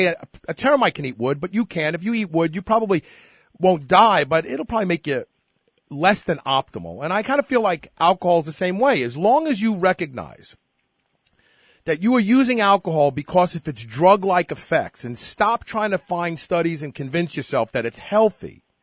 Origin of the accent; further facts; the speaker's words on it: New York, United States; Imbibing was required for most of us growing up in New York back then.